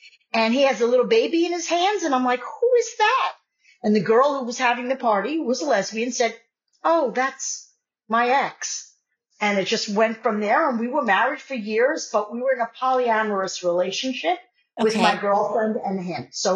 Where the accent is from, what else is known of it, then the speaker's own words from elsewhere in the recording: New York, United States; I grew up in New York on Long Island, and I came out in school as well.